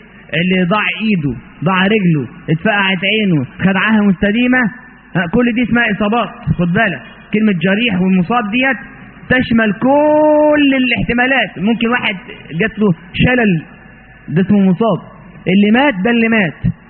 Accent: Egypt; اني لست اخوانيا ولا سلفيا ولا انا مسلم مصري تخرجت في الازهر وعملت في الاوقاف

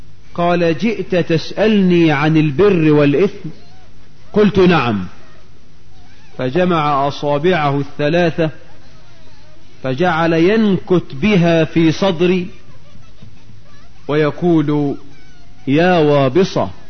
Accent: Egypt; اللهم اجعل بلدنا مصر آمنة مطمئنة، رخاء سخاء، وسائر بلاد

